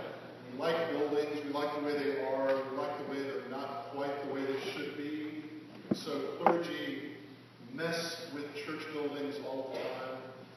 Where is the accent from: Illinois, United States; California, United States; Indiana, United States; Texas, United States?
Texas, United States; Houston; The house I was raised in Houston, Texas, was designed in 1964 by an architect named Ursula Oppenheimer.